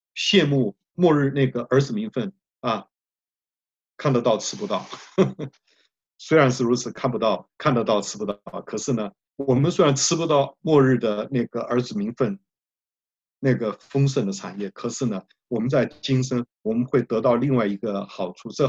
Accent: Keelung, Taiwan; 我小的时候住在基隆暖暖啊，我家就住在基隆河边

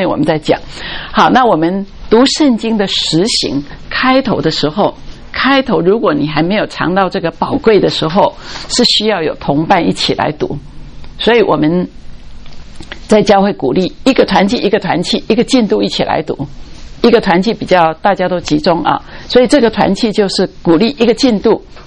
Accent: Taiwan; 我是从台湾来，我在台湾的时候有一位年长的，我那个时候很年轻的时候啊，那二十几岁

